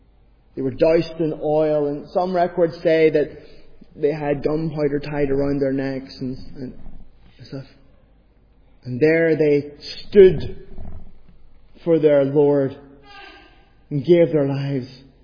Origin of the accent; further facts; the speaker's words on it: Ireland; I think it's because I'm Irish, and I tell funny stories.